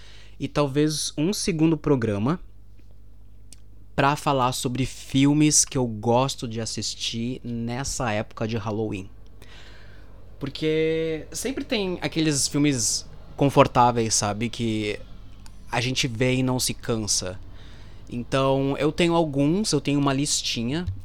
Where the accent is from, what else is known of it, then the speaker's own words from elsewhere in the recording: Brazil; now in Portugal; decidi voltar pro Brasil, pra minha terrinha